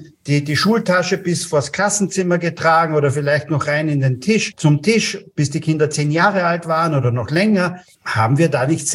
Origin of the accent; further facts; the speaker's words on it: Austria; Oder und bei uns in Österreich, nicht?